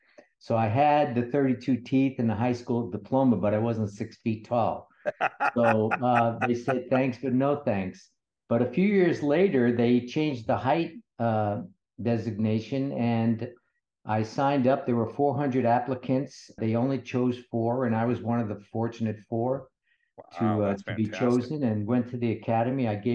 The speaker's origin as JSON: {"language": "English", "town": "New York City", "region": "New York", "country": "United States", "tie": "born there", "also_born_or_lived": "Santa Barbara", "said": "I was born in New York City and eventually came out with my parents to California. My father's job brought him out here and we settled in Santa Barbara where I spent my second portion of my teenage years."}